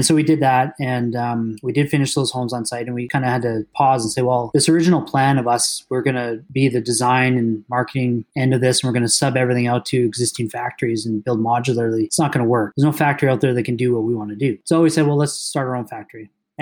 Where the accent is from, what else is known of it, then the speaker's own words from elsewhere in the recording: Calgary, Alberta, Canada; And she's from New York. We're from Calgary.